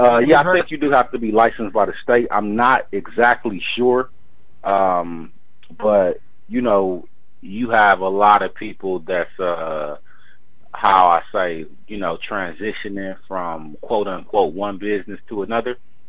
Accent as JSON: {"language": "English", "town": "Gary", "region": "Indiana", "country": "United States", "tie": "born there", "said": "I was born in Gary, Indiana"}